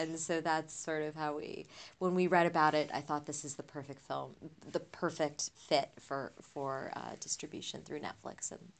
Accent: United States; born there; Well, I was born in the States. My parents immigrated.

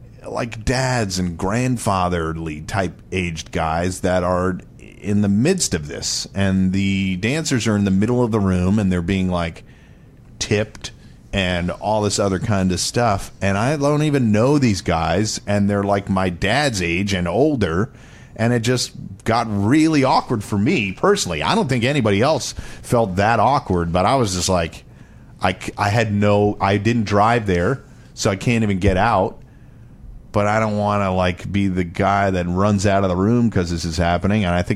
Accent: Queens, New York, United States; also born or lived in Bronx; I grew up in Queens. I was born in the Bronx.

